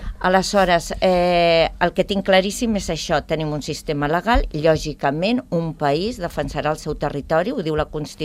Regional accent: Catalonia, Spain; jo, com a catalana d'origen, de base...

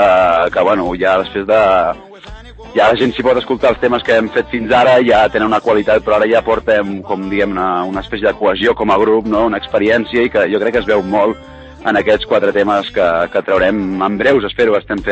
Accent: Barcelona, Catalonia, Spain; perquè molts som de Barcelona i tenim contacte dins dels barris

